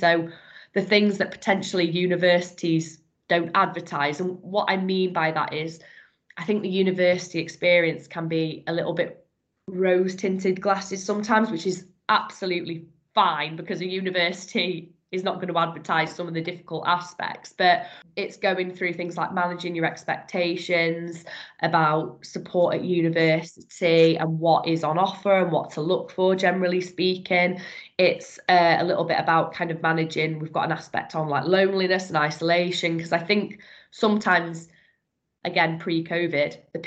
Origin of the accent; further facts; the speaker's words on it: Leeds, Yorkshire and the Humber, United Kingdom; I'm actually from Leeds.